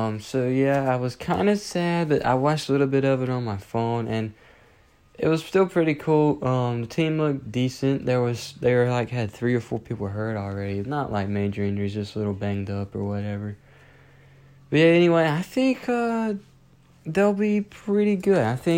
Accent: North Carolina, United States; You guys know that I'm a Carolina fan. I'm from North Carolina, so you guys know that.

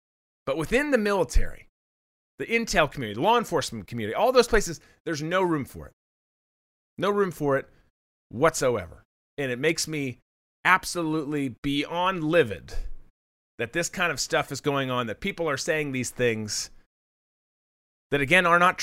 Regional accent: United States; I'm the biggest threat, not because I'm white, because I'm an American patriot, baby.

